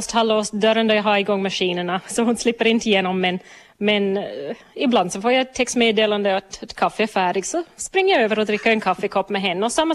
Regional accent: Australia; Jag växte upp i Australien. Vi använde ull i Australien.

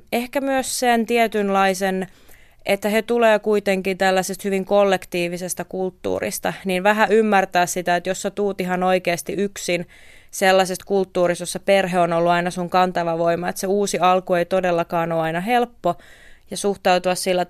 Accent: Istanbul, Turkey; Ihan mun kotikaupunkini Istanbulin sisällä eri naapurustojen näkemykset asioista voi olla aivan erilaisia.

